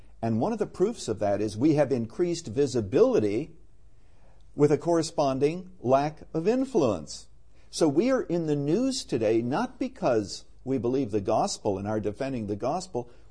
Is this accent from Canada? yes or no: yes; Canada; now in United States; I came to the United States in 1970 as a Canadian, and actually lived here as a Canadian, legally I might add, until about 2 years ago, and I became an American citizen.